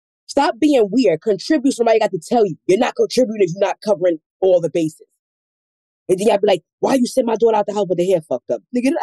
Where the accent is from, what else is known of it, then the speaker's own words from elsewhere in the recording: New York, United States; now in Virginia, United States; I'm in VA, but don't waste your time. I'm a New Yorker.